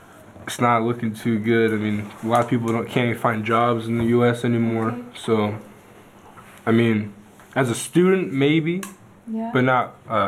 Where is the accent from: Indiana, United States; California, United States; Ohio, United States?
California, United States; I was born and raised on the Saboba Indian Reservation in Southern California, and I picked up basketball.